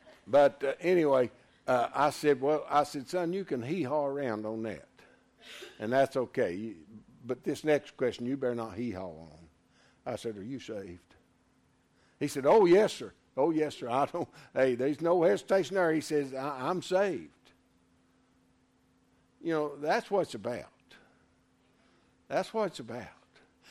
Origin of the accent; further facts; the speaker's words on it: Erwin, Tennessee, United States; I mean, I grew up in Irwin.